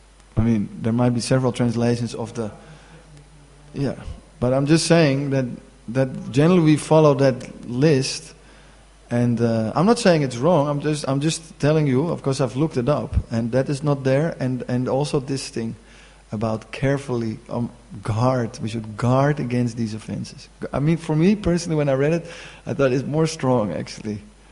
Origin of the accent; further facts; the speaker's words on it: Amsterdam, North Holland, Netherlands; I'm very bad at it because I'm from Amsterdam